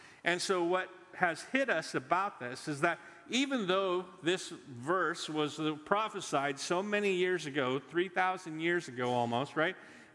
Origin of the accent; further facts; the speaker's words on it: Sweet Home, Oregon, United States; born there; I was born in Sweet Home, Oregon. Okay, if that says anything. Sweet Home, right?